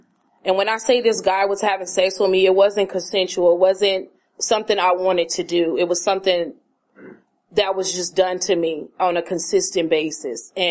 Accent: Oakland, California, United States; I'm from West Oakland, which they call the Lower Bottoms.

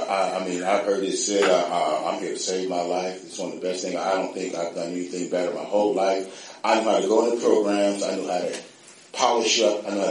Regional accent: Oakland, California, United States; I was raised right out here, and I was raised in Oakland. Never came to North Oakland much, but I'm here now. I actually live in North Oakland, grew up in East Oakland.

